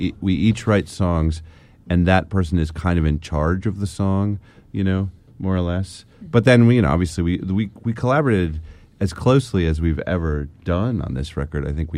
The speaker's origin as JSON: {"language": "English", "region": "Lagos", "country": "Nigeria", "said": "We're from Lagos"}